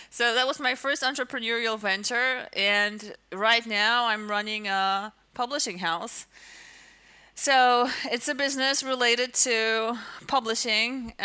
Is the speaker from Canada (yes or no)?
no; Poland; English is a second language; Originally, I'm from Poland